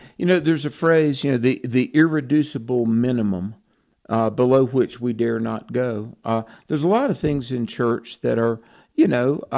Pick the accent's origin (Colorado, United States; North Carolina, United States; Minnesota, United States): North Carolina, United States; see, I'm from North Carolina, and I like bluegrass and all that.